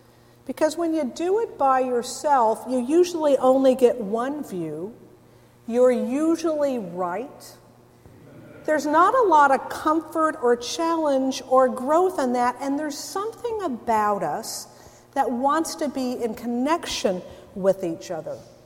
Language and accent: English; California, United States; I've never been there before, even though I grew up in the Bay Area.